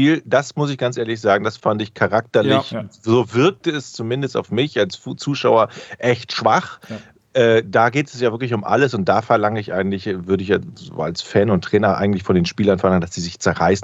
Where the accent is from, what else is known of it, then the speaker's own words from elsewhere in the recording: Düsseldorf, North Rhine-Westphalia, Germany; In meiner Heimatstadt Düsseldorf